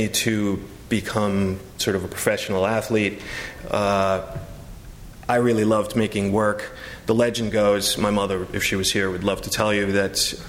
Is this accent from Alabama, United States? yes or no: no; New York, United States; I grew up in New York at a time that was really kind of great.